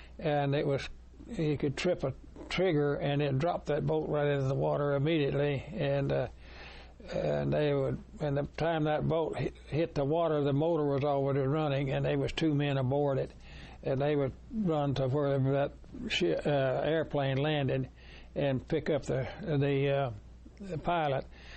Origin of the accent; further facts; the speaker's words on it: Texas, United States; I was born down in Red River County. That's southeast of Dallas area. Folks moved around quite a bit. We moved out to West Texas area and stayed 2 or 3 years and then back to Red River County.